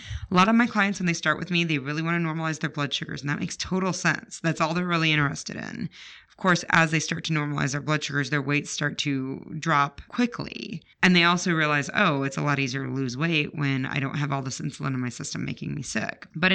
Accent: Chicago, Illinois, United States; But I'll tell you, I grew up in Chicago. We do not eat thin crust pizza.

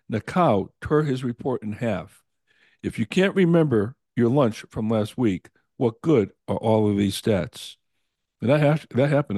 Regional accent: Glastonbury, Connecticut, United States; now in Phoenix, United States; we're having dinner at Max Fish in Glastonbury, Connecticut," which happened to be my hometown. I lived in South Glastonbury

